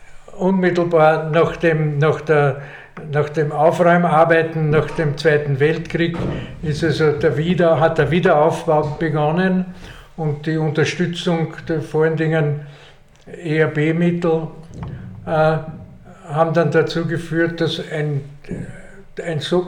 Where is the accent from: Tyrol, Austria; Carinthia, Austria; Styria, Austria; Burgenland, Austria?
Styria, Austria; Graz; now in Vienna, Austria; Also die längste Zeit habe ich vorher in Graz verbracht, weil ich die ganze das Gymnasium in einem Internat gelebt habe. Meine Familie hat dann zunächst am Semmering und dann in Floridsdorf bzw. im zweiten Bezirk gewohnt